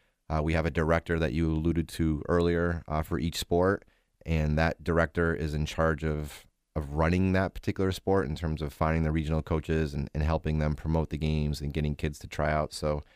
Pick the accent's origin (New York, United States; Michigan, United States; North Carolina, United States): New York, United States; So as a young student athlete, growing up in New York, we had the Empire State Games, which played a huge role in my athletic career